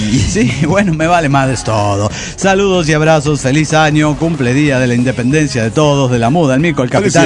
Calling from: Axochiapan, Morelos, Mexico; de Axiochapan, Morelos, México.

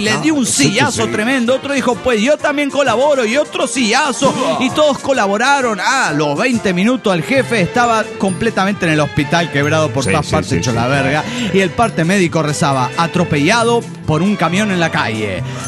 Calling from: Caracas, Capital District, Venezuela; de Caracas, Venezuela.

